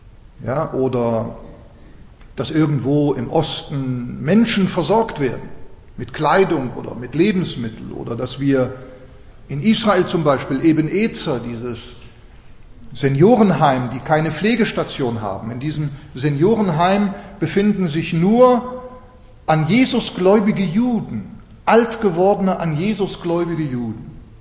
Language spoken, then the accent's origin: German; Switzerland; Na, ich bin ja Schweizer.